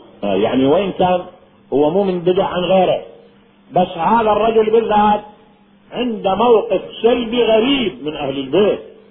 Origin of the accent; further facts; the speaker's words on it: Iraq; قلت له من العراق. قال لي انت على اي مذهب؟ قلت له انا على مذهب اهل البيت، على مدى الإمام الصادق جعفر بن محمد الصادق.